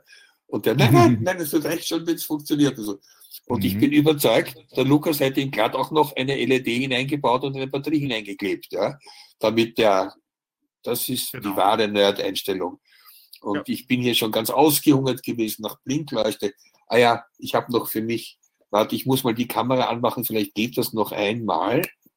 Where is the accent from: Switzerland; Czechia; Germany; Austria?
Austria; Vienna; ich komme ja in Wirklichkeit aus Wien und bin beim Wiener CCC dabei.